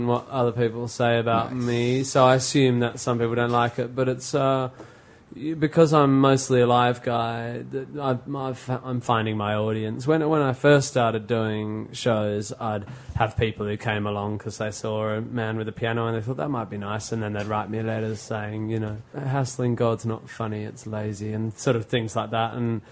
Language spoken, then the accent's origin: English; Australia; now in London, United Kingdom; I mean, I'm Australian, but I live in London.